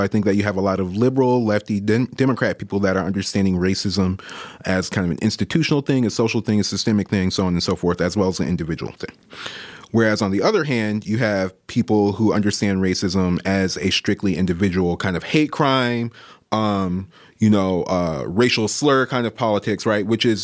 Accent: Georgia, United States; I'm from Georgia. I lived there for the first 18 years of my life, very much Republican, even though it's changing now.

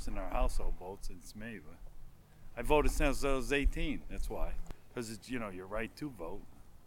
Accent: Troy, New York, United States; I grew up in South Troy

